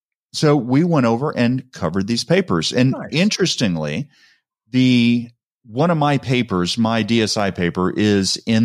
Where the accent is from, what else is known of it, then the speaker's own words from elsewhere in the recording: Texas, United States; As a Texan, every once in a while, you just got to go make the pilgrimage down to the Alamo.